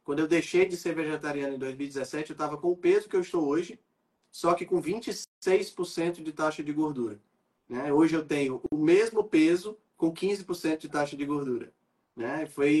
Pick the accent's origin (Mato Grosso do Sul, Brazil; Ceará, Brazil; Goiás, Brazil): Ceará, Brazil; Fortaleza; Eu sou daqui de Fortaleza.